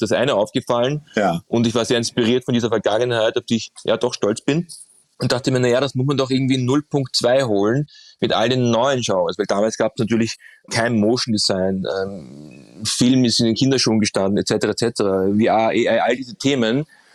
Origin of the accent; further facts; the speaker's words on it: Vienna, Austria; bin ich ja Wiener. Also bin nicht mehr so oft in Hamburg